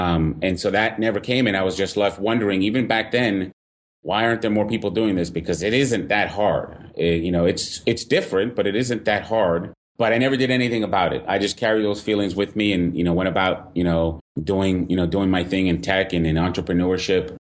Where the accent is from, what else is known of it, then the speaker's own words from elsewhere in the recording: New England, United States; typical, young man growing up in New England